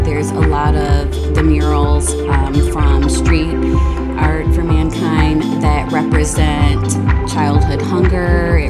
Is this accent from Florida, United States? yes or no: no; Detroit, Michigan, United States; now in Houston, United States; I am originally from Detroit. I moved to Houston 15 years ago and fell in love with the city.